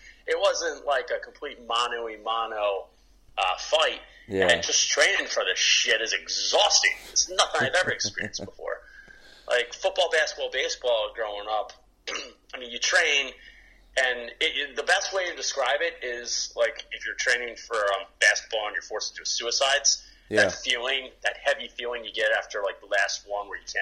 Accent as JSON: {"language": "English", "town": "Morgantown", "region": "West Virginia", "country": "United States", "tie": "born or raised there", "said": "It's in Morgantown, my hometown."}